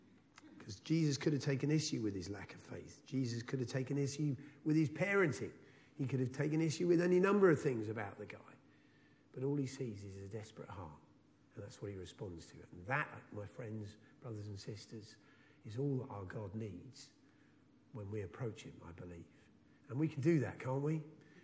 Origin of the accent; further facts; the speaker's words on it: England, United Kingdom; The best way not to draw attention to myself and my Englishness is to try and pass myself off as an Australian